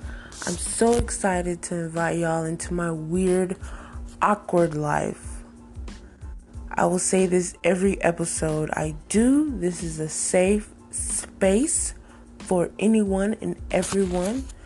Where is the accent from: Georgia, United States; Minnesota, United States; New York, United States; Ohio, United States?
Georgia, United States; Toccoa; I am from Toccoa, Georgia. Small town. We didn't have a transportation system.